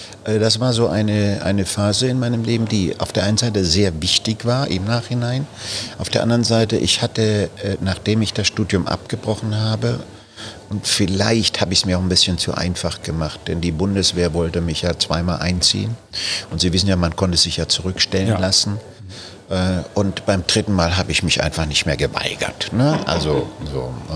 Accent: Baden-Württemberg, Germany; ich bin ja in Baden-Württemberg zur Schule gegangen, Baden-Württemberg aufgewachsen.

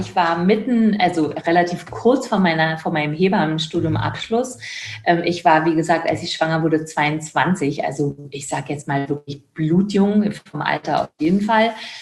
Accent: Caucasus, Russia; now in Germany; Weil also Russland und Kaukasien, da wo ich herkomme, ist wirklich sehr verschieden von Deutschland.

